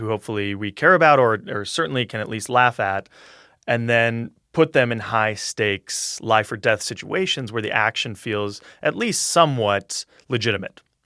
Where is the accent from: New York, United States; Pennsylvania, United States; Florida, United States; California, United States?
California, United States; Big Bear; Most of my childhood, from like age 7 to 16, I grew up in Big Bear, in a small mountain town.